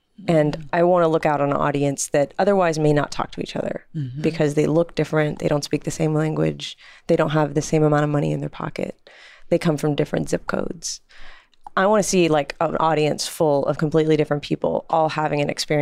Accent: Austin, Texas, United States; And although I grew up in Austin, I really didn't grow up being part of the music scene until I was of age and in college

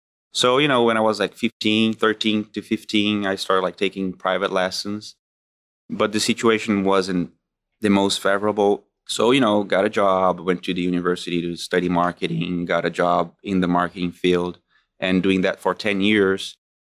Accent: São Paulo, Brazil; born and raised in São Paulo, Brazil, a very tough city.

